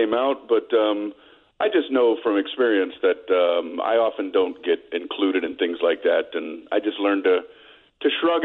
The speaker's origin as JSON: {"language": "English", "town": "Miami", "region": "Florida", "country": "United States", "tie": "born or raised there", "said": "There was a comedy club that opened near where I grew up. I grew up in Miami, Florida."}